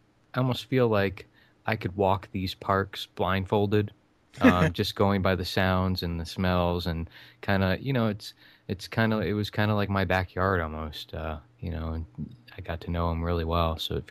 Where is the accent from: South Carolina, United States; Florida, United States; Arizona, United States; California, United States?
Florida, United States; moved away as an adult; I was born and raised in Florida, about an hour and a half from Disney, and we used to go there all the time.